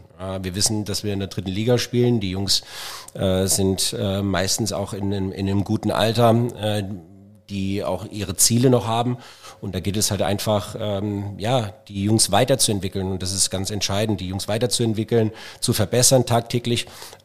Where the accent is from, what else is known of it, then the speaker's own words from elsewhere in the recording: Wiesbaden, Hesse, Germany; mein Lebenslauf hier in Wiesbaden war natürlich geprägt davon, dass ich jetzt erstmal meine Kindheit in Auringen auch verbracht habe. Bin dann zur weiterführenden Schule nach Wiesbaden